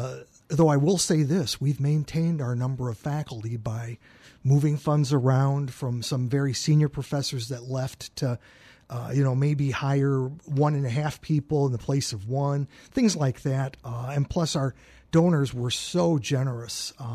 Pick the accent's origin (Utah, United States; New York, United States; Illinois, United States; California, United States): Illinois, United States; Chicago; Oh, no, I'm from Chicago.